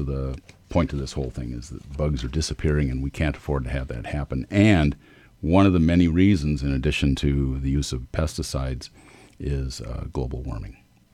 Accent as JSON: {"language": "English", "town": "Rochester", "region": "Minnesota", "country": "United States", "tie": "born or raised there", "said": "When I grew up, I couldn't go, because I'm driving from Rochester to Stuartville, past cornfields"}